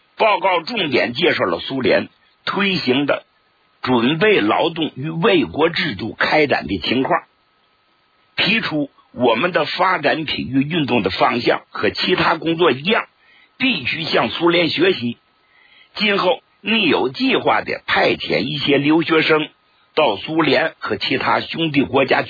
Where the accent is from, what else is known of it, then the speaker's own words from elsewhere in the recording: China; 看看过去，看看现在，我们中国人真是感到无比的自豪啊